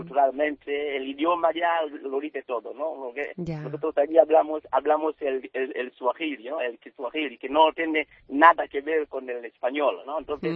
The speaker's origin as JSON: {"language": "Spanish", "country": "Tanzania", "second_language": "Spanish", "moved": "as an adult", "said": "Yo soy de Tanzania, un país del este de África"}